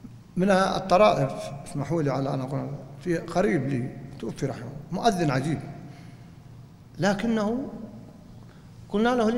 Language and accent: Arabic; Riyadh, Riyadh Province, Saudi Arabia; أنا سأذكر لكم مسجد عندنا في الرياض الآن